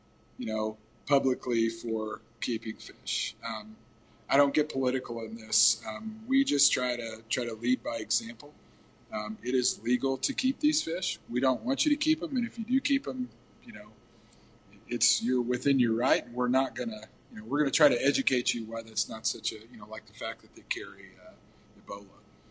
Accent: Republic, Missouri, United States; I'm from Republic, Missouri.

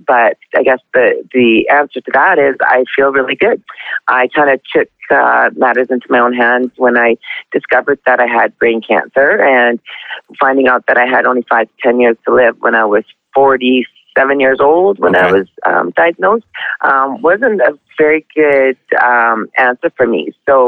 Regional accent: Canada; I'm Canadian. I live in Lethbridge, Alberta.

